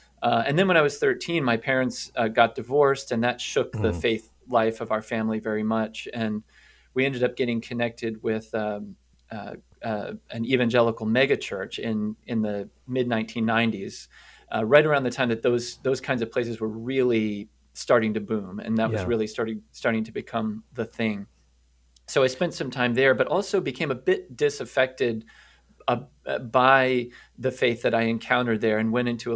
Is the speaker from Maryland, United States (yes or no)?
no; Plattsburgh, New York, United States; born there; Well, I was born in Plattsburgh, New York, way, way up in the North country, not too far from Canada